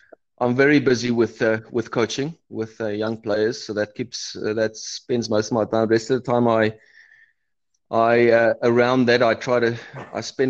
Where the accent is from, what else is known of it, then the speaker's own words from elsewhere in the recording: Cape Town, Western Cape, South Africa; now in Johannesburg, South Africa; I grew up in Cape Town, and after my pro career, I built my dream house there on the ocean and living on the beach.